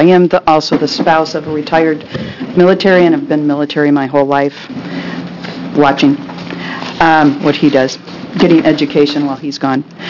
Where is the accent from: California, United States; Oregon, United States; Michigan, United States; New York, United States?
Oregon, United States; Molalla; I'm from Malala, and I had someone from Malala that had a brain injury